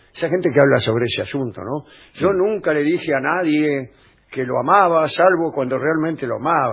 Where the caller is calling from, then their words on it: Río Tercero, Córdoba, Argentina; de Río, quería de Río Tercero.